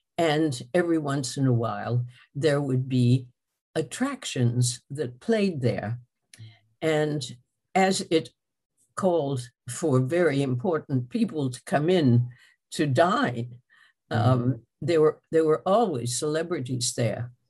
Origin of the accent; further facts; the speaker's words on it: United States; accent: American; hearing me sing with my ghastly American accent in French